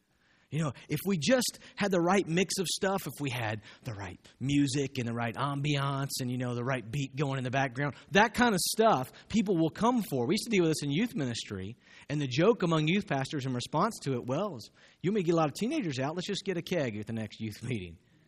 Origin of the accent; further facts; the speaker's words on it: the South, United States; That scares me growing up in the South because it is so close to my heart.